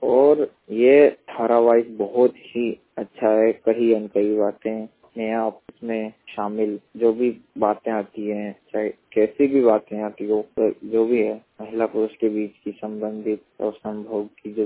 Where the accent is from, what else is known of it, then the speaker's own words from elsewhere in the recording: Jaipur, Rajasthan, India; मैं एक दृष्टिहीन छात्र हूं और मैं राजस्थान जयपुर का रहने वाला हूं।